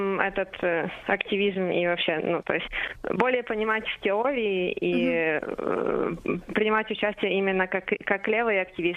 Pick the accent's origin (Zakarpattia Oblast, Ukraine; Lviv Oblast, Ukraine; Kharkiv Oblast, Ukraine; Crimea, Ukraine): Zakarpattia Oblast, Ukraine; Uzhhorod; now in Kyiv, Ukraine; Я хоть родом из Ужгорода, но на самом деле я живу в Киеве